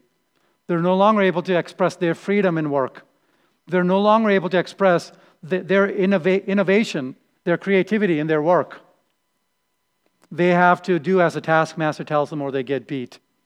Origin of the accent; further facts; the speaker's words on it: India; you know, as Indian people, we always put labels to people, okay?